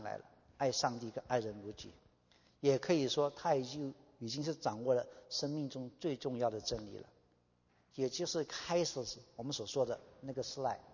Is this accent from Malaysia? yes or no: yes; Malaysia; 但是我来自马来西亚，我用马来话来回答说，